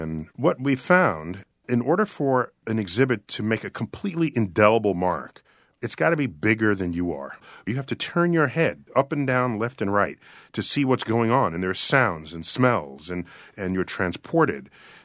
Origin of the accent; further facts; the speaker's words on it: Bronx, New York, United States; born there; And I was born in the Bronx, New York, where I pretty much thought I'd seen all the stars visible. It was about 11 stars at night.